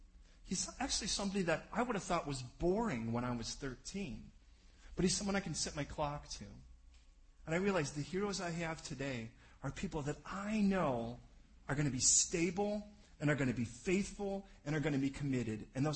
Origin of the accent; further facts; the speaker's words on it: United Kingdom; It comes from being British.